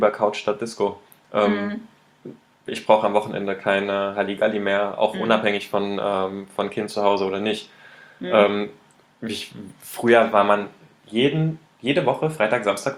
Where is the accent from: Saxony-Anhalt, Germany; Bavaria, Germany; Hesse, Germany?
Hesse, Germany